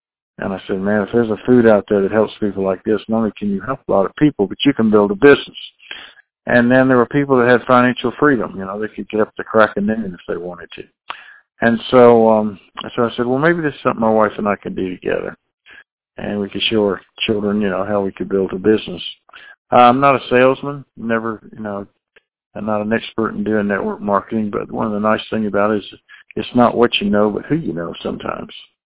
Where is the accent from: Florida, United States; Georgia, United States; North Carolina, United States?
Georgia, United States; Atlanta; I'm from Atlanta, Georgia, and I wasn't looking for Relief, but I was looking for a way to build retirement income.